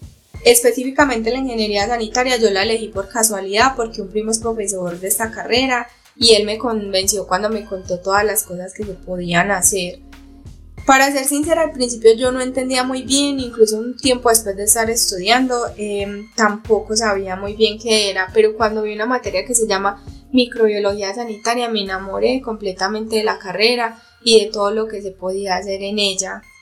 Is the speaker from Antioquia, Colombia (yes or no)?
yes; San Roque, Antioquia, Colombia; soy de San Roque, Antioquia. Y les confieso que cuando empecé la universidad tenía 21 años.